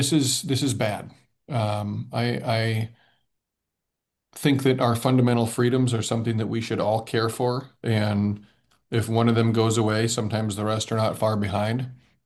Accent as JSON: {"language": "English", "town": "Decorah", "region": "Iowa", "country": "United States", "tie": "born or raised there", "said": "When I was growing up in Decorah, we were always around the top in the country for education"}